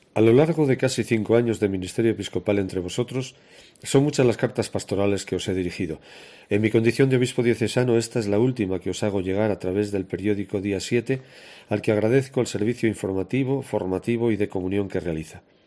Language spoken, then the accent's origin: Spanish; Castile and León, Spain; Enviado por el Papa Francisco, llegaba a mi tierra leonesa para caminar junto a gente conocida y querida.